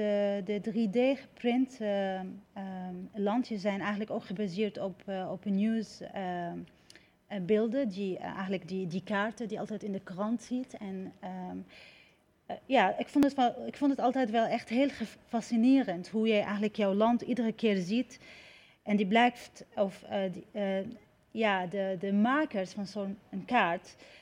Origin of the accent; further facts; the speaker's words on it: Syria; Dutch is a second language; voor mij ook als Syriër was het anders.